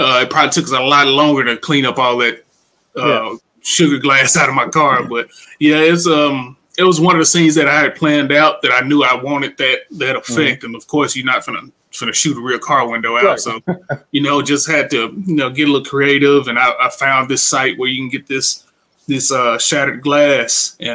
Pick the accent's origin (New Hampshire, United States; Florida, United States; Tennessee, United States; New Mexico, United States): Tennessee, United States; Jackson; I'm from Jackson, Tennessee, which is about an hour from Memphis.